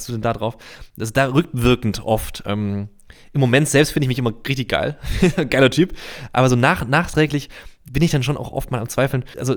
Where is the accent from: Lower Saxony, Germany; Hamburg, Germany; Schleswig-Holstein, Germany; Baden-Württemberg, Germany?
Baden-Württemberg, Germany; Reutlingen; Ich komme aus Reutlingen, das ist so eine Stunde entfernt.